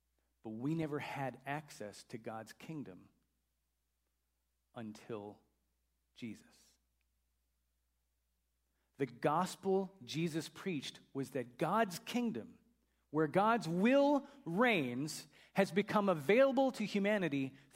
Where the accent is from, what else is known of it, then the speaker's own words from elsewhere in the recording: Chicago, Illinois, United States; I confess before all of you that I grew up a Chicago Bears fan. I grew up in Chicago.